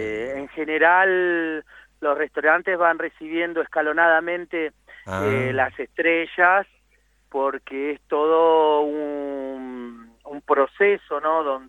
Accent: La Plata, Buenos Aires Province, Argentina; born there; Soy, bueno, nacido en la ciudad de La Plata, con familia, abuelos y bisabuelos italianos, ¿no?

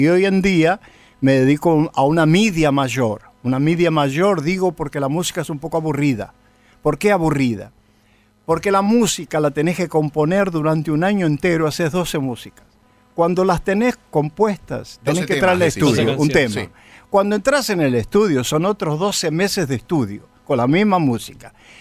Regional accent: Italy; Yo soy italiano, por eso me pude ir del país en el momento de la crisis.

